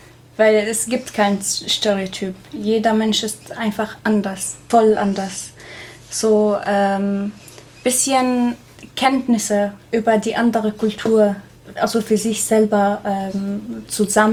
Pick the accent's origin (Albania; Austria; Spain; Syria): Syria; German is a second language; also ich komme aus Syrien